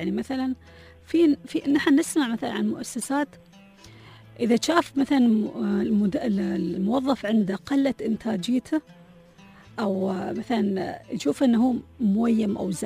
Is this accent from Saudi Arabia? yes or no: no; Dubai, United Arab Emirates; يسمعونا نحن عيال زايدة ونحن من دبي أو دولة الإمارات